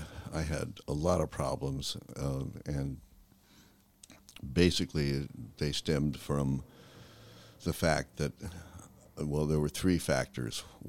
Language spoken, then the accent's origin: English; Malibu, California, United States; Well, I was born in Los Angeles, raised in Malibu. I'm sort of what's known as a Malibu brat. Our house was number 8 Malibu Road.